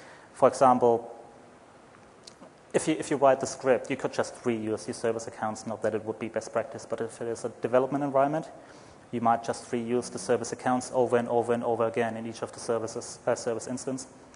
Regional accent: Germany; accent: German; English is a second language; moved away; Just so you know, my accent is German. I'm not funny at all. Sometimes I think I had to leave Germany because I developed some kind of humor.

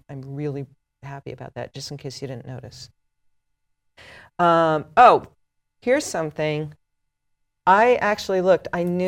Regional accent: Vermont, United States; I'm from Vermont, so, you know, eat more kale is a good quote.

